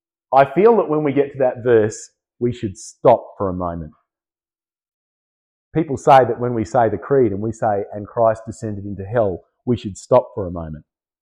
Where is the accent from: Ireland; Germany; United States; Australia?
Australia; South Australia; It's a bit like I'm from South Australia and we had Queensland kids